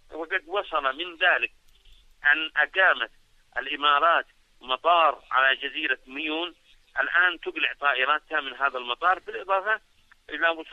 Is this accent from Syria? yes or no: no; Yemen; وأنا مواطن يمني يريد أن يحقق الاستقلال لبلده